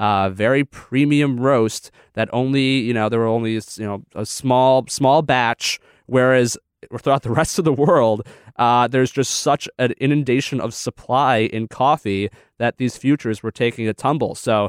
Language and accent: English; Midwest, United States; Yeah, well, I'm from the Midwest. I love my corn.